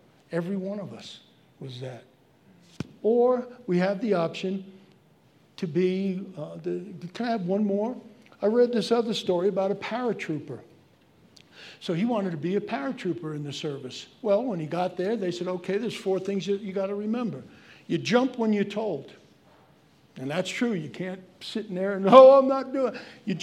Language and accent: English; Ireland; I'm Irish. I've said that, right? For years I've said it.